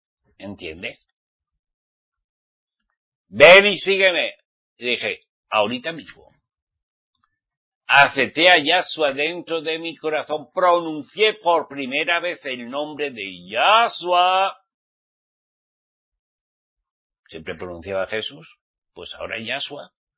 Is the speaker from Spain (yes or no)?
yes; Spain; Yo nací en España, soy español, ok, porque nací en España, ok. Pero ante los ojos de Yahweh soy israelita